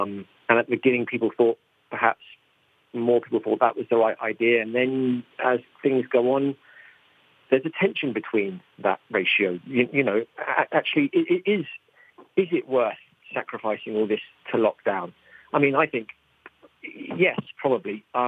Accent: United Kingdom; the arrogance that you think that, as a British person, I'm going to go to Colombia and make the film.

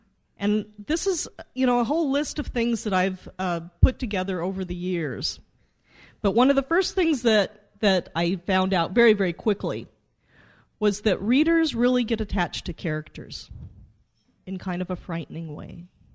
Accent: Silver Creek, Nebraska, United States; Well, I grew up in Silver Creek, Nebraska, population 500. My high school graduating class was 23.

